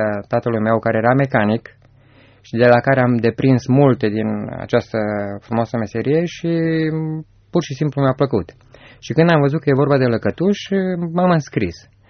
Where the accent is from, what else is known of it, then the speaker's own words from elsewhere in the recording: Gherla, Cluj County, Romania; born there; proveneam dintr-o familie foarte săracă, m-am născut în Gherla